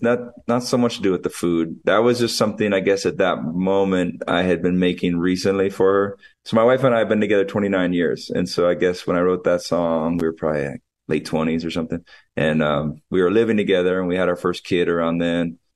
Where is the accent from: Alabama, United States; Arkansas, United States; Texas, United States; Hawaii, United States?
Hawaii, United States; also born or lived in California; I'm right at my house growing up in Hawaii.